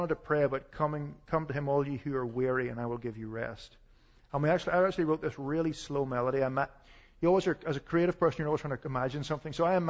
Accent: Ireland; I'm Irish, so the tendency of the Irish, of course, is that all our wars are happy, and all our songs are sad.

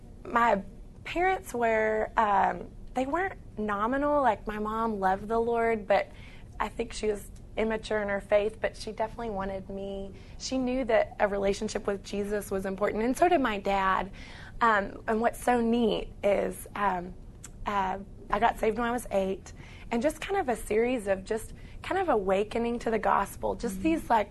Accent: Texas, United States; I grew up in Texas. I'm from East Texas.

